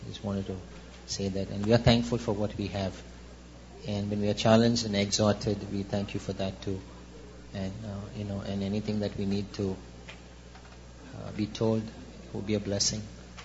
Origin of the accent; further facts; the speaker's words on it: Bangalore, Karnataka, India; I'm from Bangalore, India